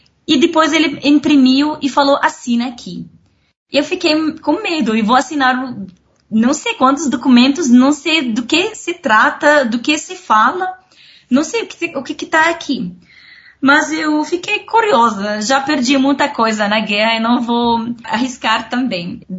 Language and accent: Portuguese; Syria; Portuguese is a second language; now in Brazil; falei em inglês … eu sou da Síria.